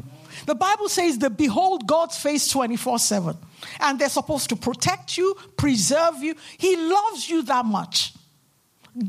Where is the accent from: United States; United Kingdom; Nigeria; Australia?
Nigeria; I grew up in Nigeria, and my grandmother had a stall.